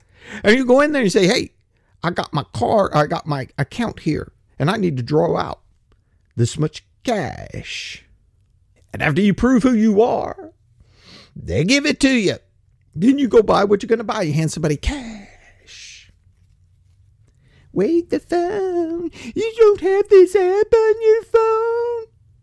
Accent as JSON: {"language": "English", "country": "United States", "said": "I'm going to say dollars because I'm American, buddy. I'm American."}